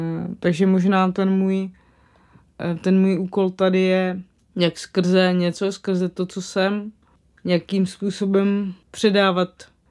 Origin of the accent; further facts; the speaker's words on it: Moravany, South Moravian Region, Czechia; já pocházím z Moravan u Kyjova, což je na Slovácku. A tam je ta víra docela hluboce zakořeněná, bych řekla.